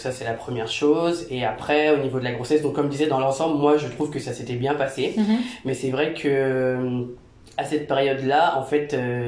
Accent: Rouen, Normandy, France; En fait, à la base, je suis originaire de Normandie

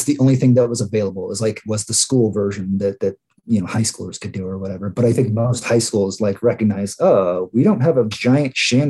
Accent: Escondido, California, United States; moved away as an adult; I went to Escondido High School. Nice. I've lived in Escondido basically till my late 20s.

